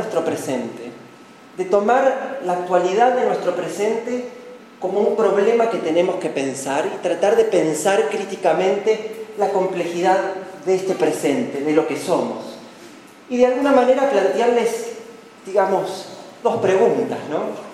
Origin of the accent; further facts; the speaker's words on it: Castelar, Buenos Aires Province, Argentina; yo me crié con mi familia, con ella en su casa cuando era pequeño, allá en el Castelar en Buenos Aires.